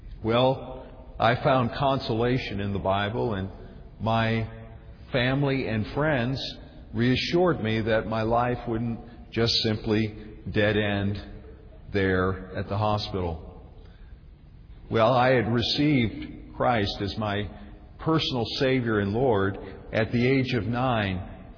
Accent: Maine, United States; moved away as an adult; now in Greenville, United States; we relocated from my home state of Maine to Greenville, South Carolina. Rick didn't tell you, but to be born in Maine is to be known as a maniac.

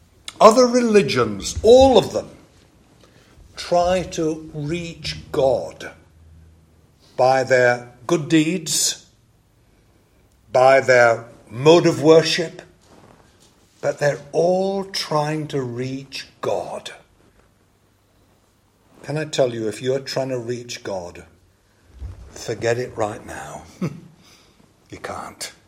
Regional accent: Barnsley, Yorkshire and the Humber, United Kingdom; And you know, I came from Barnsley, not Balmoral.

